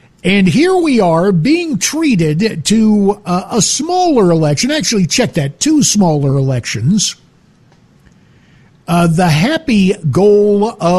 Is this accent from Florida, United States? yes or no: no; Arizona, United States; Slamming my home state of Arizona